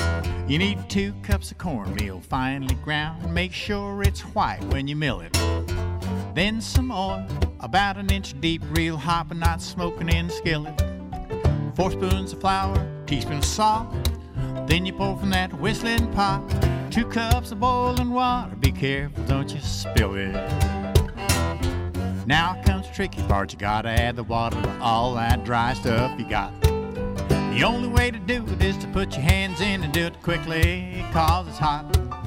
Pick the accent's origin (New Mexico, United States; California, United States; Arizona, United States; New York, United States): New Mexico, United States; I grew up in New Mexico. I was born and raised and actually never left until I got out of college.